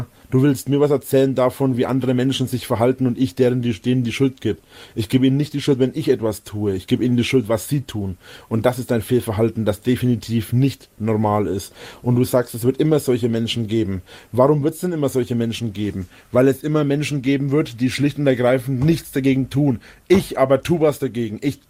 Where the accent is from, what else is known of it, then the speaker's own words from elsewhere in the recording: Bavaria, Germany; Ich bin Franke mit Leib und Seele, das werde ich immer bleiben